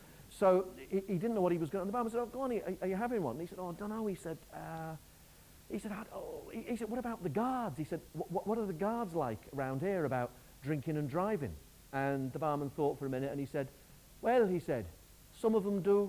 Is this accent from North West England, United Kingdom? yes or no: yes; Warrington, North West England, United Kingdom; I grew up in Warrington with an Irish Catholic mother and an English Protestant father. Quite an interesting place to be.